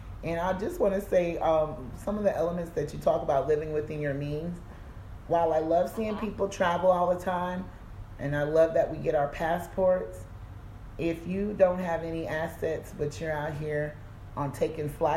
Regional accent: South Carolina, United States; I'm from South Carolina, so there are field trips all the time. Yes, that was triggering and traumatizing growing up.

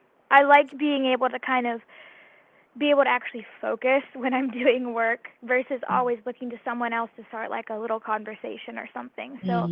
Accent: Richmond, Virginia, United States; So I was born and raised in Virginia, Richmond, Virginia, and I have lived here for, I've lived in the neighborhood that I am in for about 10 years.

